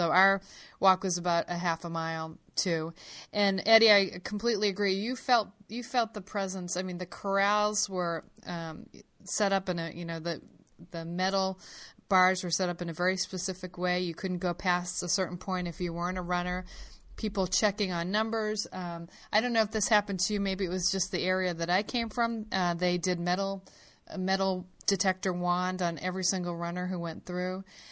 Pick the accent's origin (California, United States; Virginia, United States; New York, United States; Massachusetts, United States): Massachusetts, United States; Boston; but I think growing up in Boston, Mike, and maybe you can chime in, this is like something since you're a little kid.